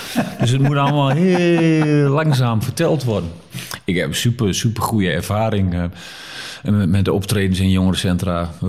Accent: Diepenheim, Overijssel, Netherlands; Ik kom ook maar gewoon uit Diepenheim.

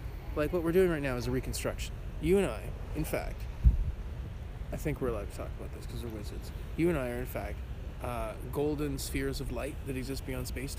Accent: Ontario, Canada; I'm from Southern Ontario.

